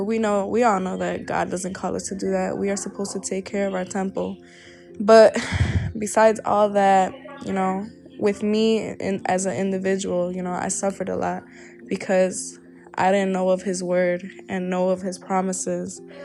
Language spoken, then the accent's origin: English; Chicago, Illinois, United States; I'm from Chicago, Illinois. My parents are both Mexican. They came from Mexico about 1970s. Yeah, they met in Chicago. I grew up there in a very, very urban area